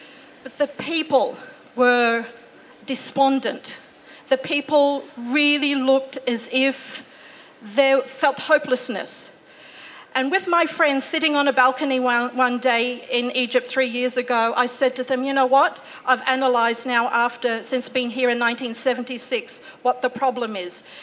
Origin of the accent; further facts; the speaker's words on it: Queensland, Australia; I'm a Queenslander, so I always like to support my pro-Queenslanders.